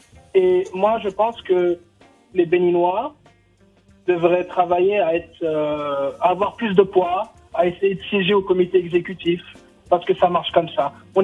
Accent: Tunisia; Et moi, je dis, moi, je suis tunisien

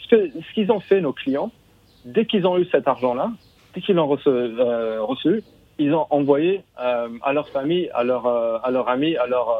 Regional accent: England, United Kingdom; also born or lived in Paris; je fais partie de la diaspora algérienne. J'ai grandi en Angleterre, c'est le pays que j'ai connu. Et ensuite, après mes études à Paris, j'ai trouvé un job en Algérie

